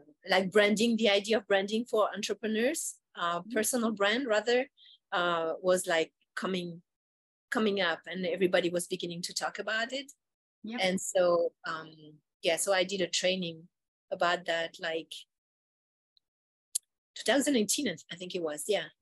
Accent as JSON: {"language": "English", "country": "France", "lives_now": "Philadelphia, United States", "said": "I'm originally from France, but right now I live in the US and I live in Philadelphia."}